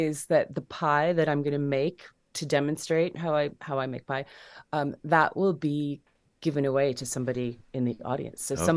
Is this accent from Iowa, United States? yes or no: yes; Ottumwa, Iowa, United States; So that's what brought me back to Iowa the summer of 2010. And I, after the state fair, I visited my hometown of Ottumwa, and I discovered the American Gothic House was nearby, and I ended up moving in.